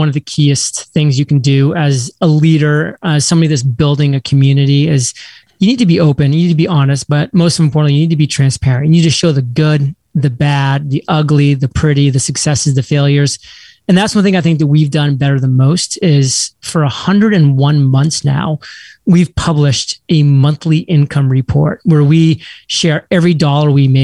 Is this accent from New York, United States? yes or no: no; Maine, United States; So just to set the record straight, I am born and raised in Maine, which is part of New England.